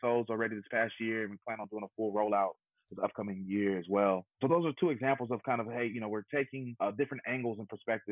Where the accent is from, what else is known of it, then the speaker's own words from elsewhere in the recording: California, United States; Very familiar with them growing up in the Bay Area.